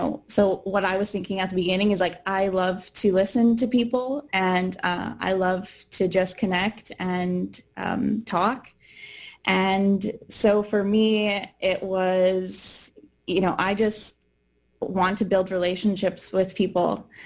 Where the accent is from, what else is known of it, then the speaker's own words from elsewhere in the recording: Saskatchewan, Canada; I'm from Wiper First Nation in Southeast Saskatchewan. I'm Cree and Assiniboine on my dad's side, and Scottish and Irish on my mom's side.